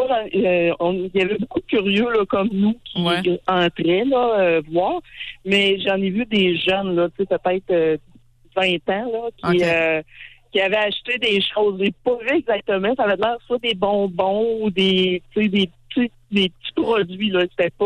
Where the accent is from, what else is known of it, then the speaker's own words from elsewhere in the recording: Canada; French is a second language; nous, ça s'en vient chez nous au Canada.